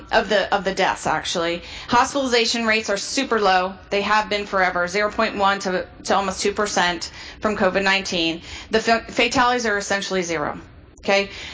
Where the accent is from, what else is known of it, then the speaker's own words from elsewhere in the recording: Webster, Texas, United States; I am from Webster, Texas, which is a podunk town, and I'm a podunk doc from a podunk town.